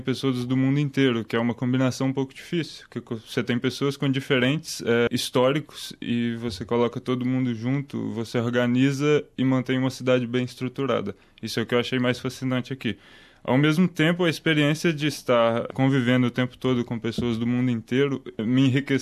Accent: Belo Horizonte, Minas Gerais, Brazil; eu sou de Belo Horizonte, a minha universidade é Centro Universitário Newton Paiva.

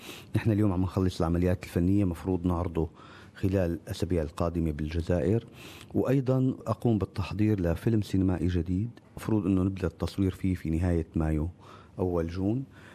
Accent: Syria; نحن كلياتنا كسوريين عنا هذا حالة الحنين الوجداني لسوريا

